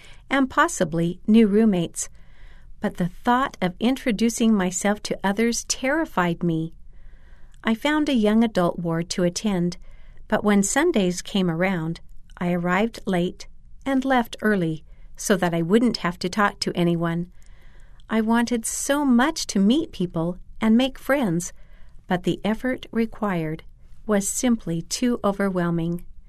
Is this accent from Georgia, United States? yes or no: no; Dallas, Texas, United States; I ended up attending school far from my hometown in Texas, but in a place near many members of my extended family.